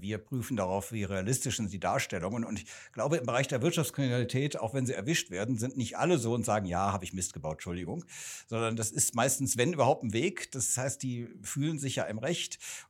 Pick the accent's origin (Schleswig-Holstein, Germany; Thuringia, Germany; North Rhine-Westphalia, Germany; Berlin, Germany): North Rhine-Westphalia, Germany; Cologne; merkst du, ich komme aus Köln